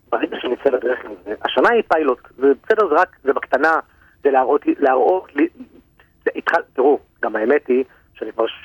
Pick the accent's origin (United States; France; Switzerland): United States; now in Israel; גדלתי בארצות הברית.